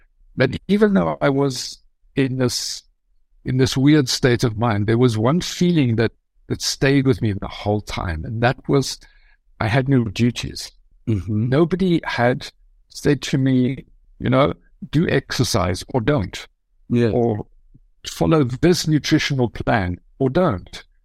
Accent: South Africa; moved away as an adult; also born or lived in Germany / London, United Kingdom; I grew up in South Africa. I studied photography there. I worked as a photographer as well. I am of German descent. I am German. After South Africa, I left, went to Germany

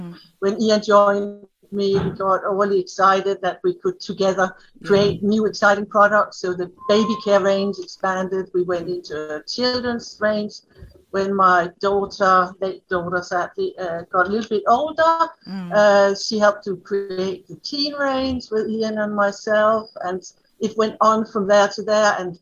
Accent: Denmark; English is a second language; Yeah, it actually started back in Denmark, as you can hear my accent. Yeah. I'm Danish.

